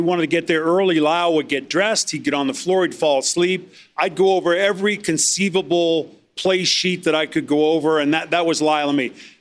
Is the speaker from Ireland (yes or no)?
yes; Ireland; I'm not someone who's genuinely optimistic. I'm Irish. So, I mean, we're a little bit of a hot mess.